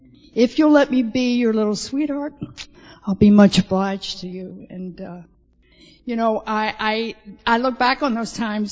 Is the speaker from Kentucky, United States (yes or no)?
yes; Kentucky, United States; now in New York, United States; I was born and brought up in Kentucky. And that's kind of foreign to, New York.